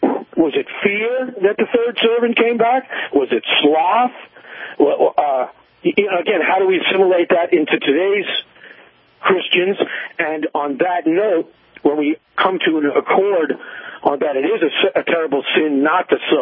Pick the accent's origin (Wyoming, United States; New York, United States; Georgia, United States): New York, United States; now in Michigan, United States; Well, see, I'm originally a New Yorker, and now I'm in Michigan, and you have to be milquetoast here because the people are just so sensitive